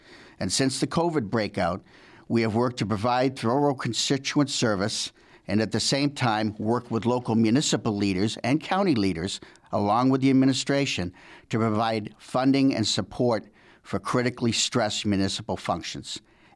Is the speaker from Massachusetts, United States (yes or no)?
yes; Massachusetts, United States; I was born and raised in the South Shore, and I'm a K-12 graduate of Norwell Public Schools. My family has occupied the same home for over 5 decades.